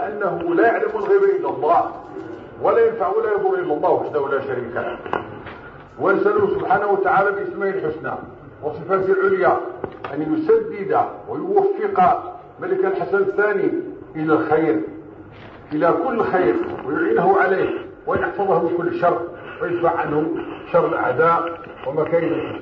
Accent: Morocco; وهذا مجرب عندنا في المغرب وفي كل مكان

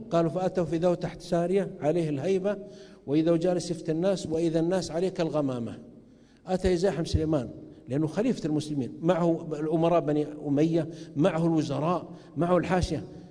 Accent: Saudi Arabia; عندنا في السعوديه

